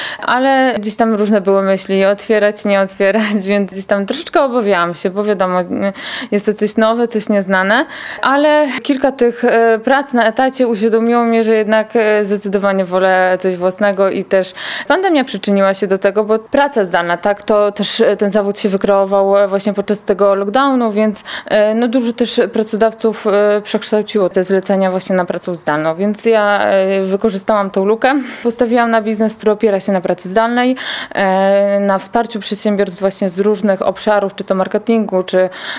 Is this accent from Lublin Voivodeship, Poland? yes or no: yes; Lublin Voivodeship, Poland; bo u nas na Lubelszczyźnie jest dużo mniej.